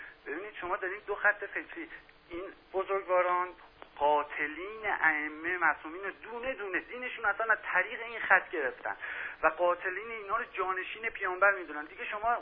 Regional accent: Iran; ما ایرانی هستیم، من هموطن ایرانی ما دوستان

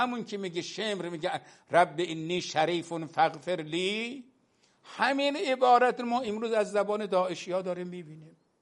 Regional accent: Iran; نه به عنوان شیعه، نه به عنوان یک فرد پایبند به نظام، به عنوان یک ایرانی من دارم عرض میکنم

